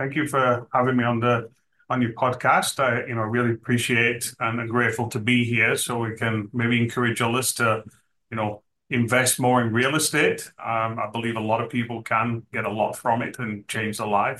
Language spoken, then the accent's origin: English; England, United Kingdom; moved away; And I came from England. And when I lived in England, I used to work for a flipper.